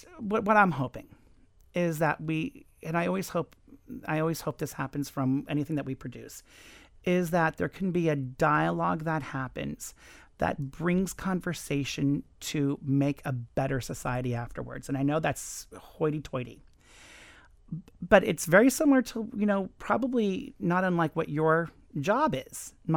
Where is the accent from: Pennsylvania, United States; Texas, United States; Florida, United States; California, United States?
Florida, United States; Miami; I grew up here in Miami, you know, I grew up in Kendall. And I grew up driving on South Dixie Highway.